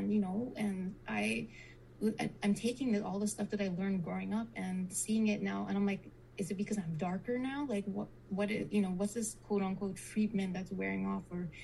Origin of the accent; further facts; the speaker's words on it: Trinidad & Tobago; claimed that I am a Trinidadian and I am a mixed girl of many nations and whatnot.